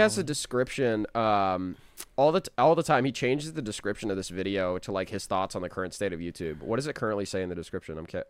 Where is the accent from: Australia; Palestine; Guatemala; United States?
Australia; Yeah, I got a backwards hat on and I'm Australian, mate.